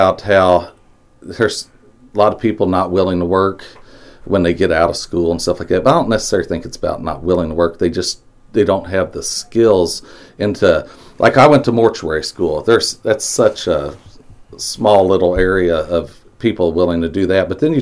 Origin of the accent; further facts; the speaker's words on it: Monroe City, Missouri, United States; now in Mexico, United States; Well, I grew up in Monroe City. I've been here in Mexico for 21 years.